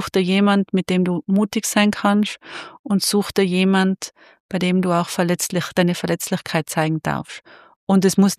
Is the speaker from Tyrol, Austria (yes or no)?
yes; Tyrol, Austria; ich bin aus Tirol, bin eine Tirolerin